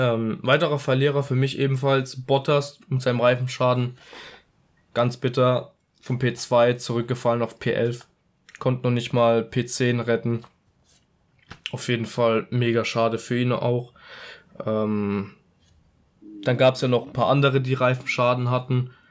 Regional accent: Italy; Ich als Italiener

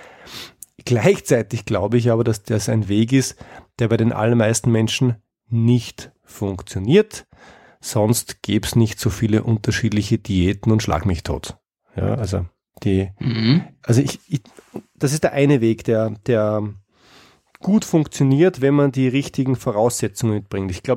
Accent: Austria; Als Österreicher kann ich da was beisteuern.

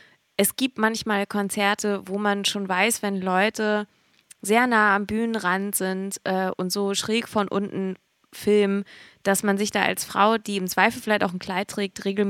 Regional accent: Hamburg, Germany; wo kommt ihr denn her? Und dann so, ja, aus Hamburg.

